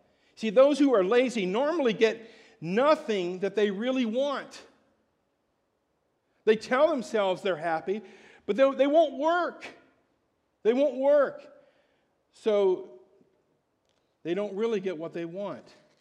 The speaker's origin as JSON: {"language": "English", "region": "Ohio", "country": "United States", "tie": "born or raised there", "lives_now": "Pacific Northwest, United States", "said": "You go back to my hometown in Ohio, oh my gosh, you talk about laziness."}